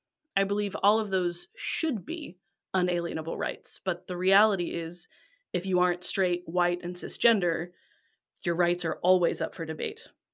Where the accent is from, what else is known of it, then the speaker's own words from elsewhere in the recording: Washington, United States; Well, I grew up in Western Washington, but my parents bought some land in Chelan, which is in Eastern Washington, when I was little.